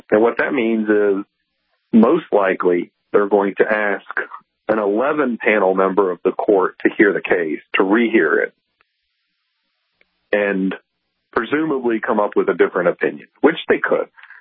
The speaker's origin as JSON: {"language": "English", "region": "Mississippi", "country": "United States", "said": "because I am a redneck from Mississippi."}